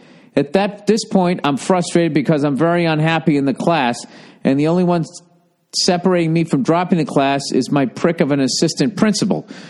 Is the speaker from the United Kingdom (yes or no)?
no; Canada; Okay, I'm a Canadian.